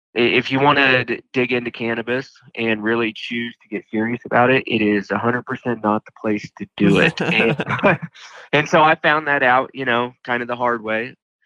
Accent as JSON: {"language": "English", "region": "Indiana", "country": "United States", "tie": "born or raised there", "said": "Well, to kind of take it all the way back, I grew up in Indiana in a small farming community."}